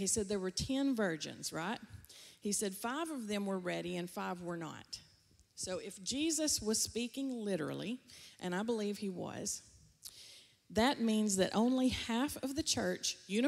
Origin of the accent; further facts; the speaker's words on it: Tennessee, United States; I'm from Tennessee, remember?